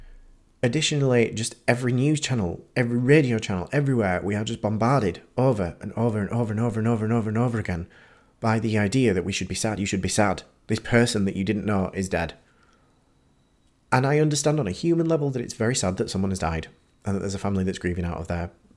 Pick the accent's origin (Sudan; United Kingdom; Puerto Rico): United Kingdom; But the problem is that there's a level of weird indoctrination that comes with being British.